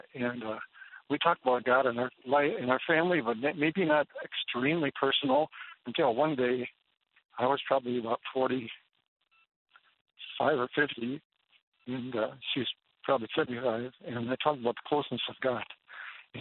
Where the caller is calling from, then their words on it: St. Paul, Minnesota, United States; Well, St. Paul, Minneapolis area.